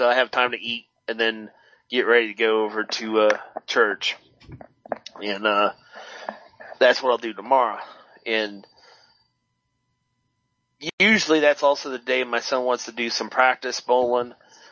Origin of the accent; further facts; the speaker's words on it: Pittsburgh, Pennsylvania, United States; born or raised there